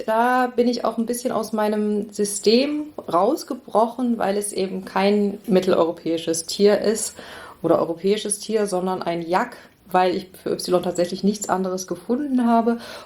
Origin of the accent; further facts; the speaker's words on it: Oxford, South East England, United Kingdom; Also ich bin ja in Oxford aufgewachsen